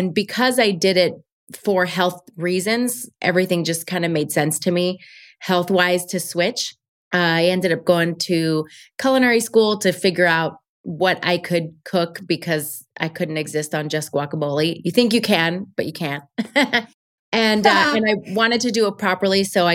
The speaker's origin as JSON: {"language": "English", "region": "Florida", "country": "United States", "tie": "born or raised there", "also_born_or_lived": "Colombia", "said": "I was born in Colombia. I was raised in Florida, but my dad and my mom were big travelers."}